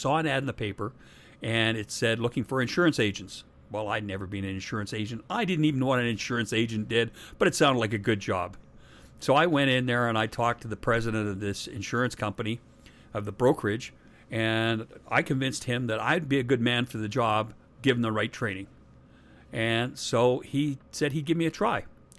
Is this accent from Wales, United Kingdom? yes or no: no; Ormskirk, North West England, United Kingdom; born there; I was born in England, in Ormskirk, which is just outside Liverpool, northern England, just not far from where … came together.